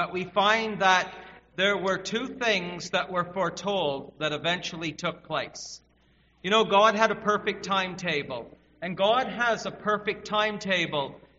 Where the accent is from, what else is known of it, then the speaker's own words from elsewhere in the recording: Smiths Falls, Ontario, Canada; under whose ministry and influence I had the privilege of growing up in Smiths Falls.